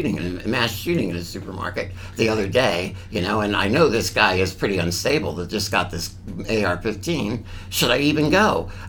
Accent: Philadelphia, Pennsylvania, United States; So did I. You know, Kensington.

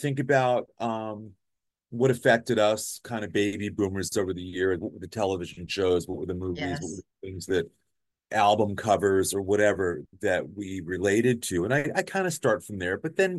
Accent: New York City, New York, United States; I'm from New York originally, so I get what good pizza is

